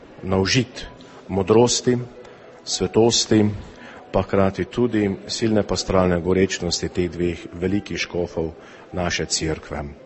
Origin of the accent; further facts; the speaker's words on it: Prekmurje, Slovenia; born there; v mojo rojstno deželo ob Muri, torej Prekmurje in Prlekijo